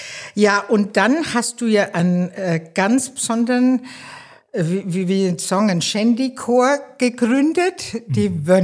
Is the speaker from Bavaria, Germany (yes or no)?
yes; Wassertrüdingen, Bavaria, Germany; ich bin heute in Wassertrüdingen, meinem Heimatort.